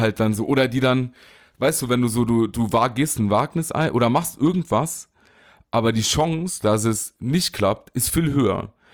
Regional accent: Saarland, Germany; den da kann man sagen als Saarländer, Gummodor

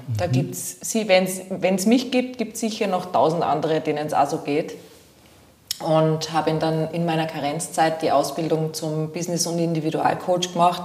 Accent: Salzburg, Austria; Das ist ja meine alte Heimatstadt eigentlich. Ich bin in Salzburg geboren und aufgewachsen.

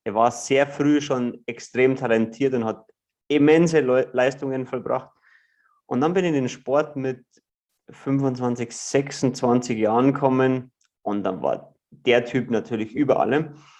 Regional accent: Ruhpolding, Bavaria, Germany; Also ich bin aus Ruppolding im Süden von Bayern groß geworden, an einem Skilift aufgewachsen

